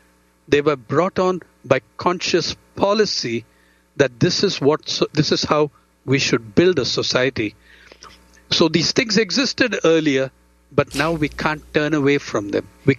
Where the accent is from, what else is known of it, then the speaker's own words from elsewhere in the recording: Andhra Pradesh, India; Fishermen in the East Coast of Andhra Pradesh, my home state